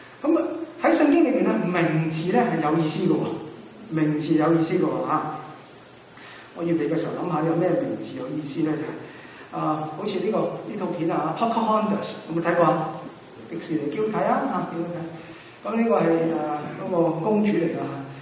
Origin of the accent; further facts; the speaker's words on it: China; 即係我哋中國人咧就係、是、即係我哋亞洲呢邊嘅文化，東亞亞啊。